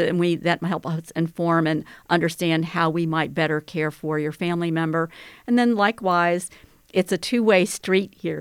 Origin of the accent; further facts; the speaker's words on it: North Carolina, United States; I think it's also because I'm from North Carolina, so I'm used to having family all over in the room.